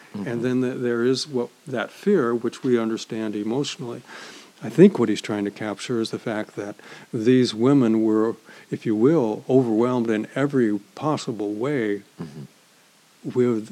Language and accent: English; United States; That's easy for me to say because I'm an American and I've lived in my little bubble most of my life.